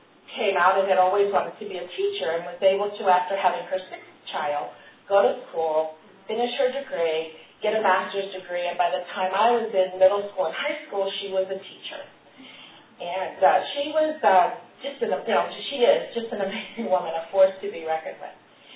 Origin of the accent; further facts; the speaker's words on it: Mobile, Alabama, United States; born there; I was born in Mobile, Alabama, and as the fifth of six children.